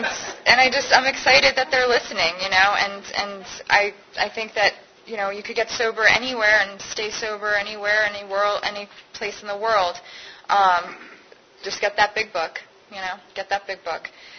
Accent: Connecticut, United States; and I'm from Connecticut. That's where I grew up, and my dad is from Canada.

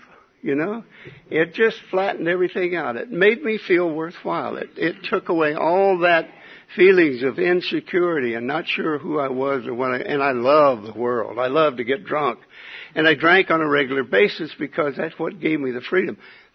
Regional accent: Oklahoma City, Oklahoma, United States; And I grew up in Oklahoma City.

